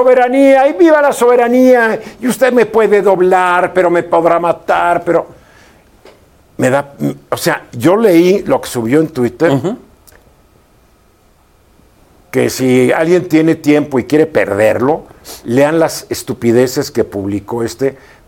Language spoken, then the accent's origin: Spanish; Mexico; fue la tierra de mi madre, pero bueno. Digo, yo soy mexicano.